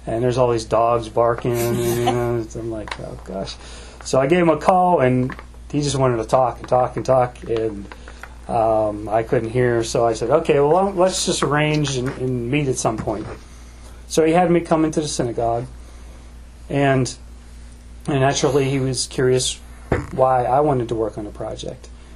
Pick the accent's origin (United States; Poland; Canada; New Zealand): Poland; You know, I'm from Poland.